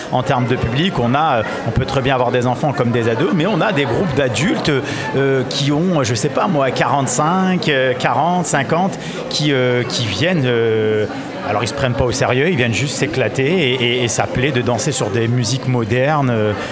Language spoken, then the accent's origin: French; Amiens, Hauts-de-France, France; je suis originaire d'Amiens, j'ai grandi, ma maman à Étouvie, mon papa à Aménor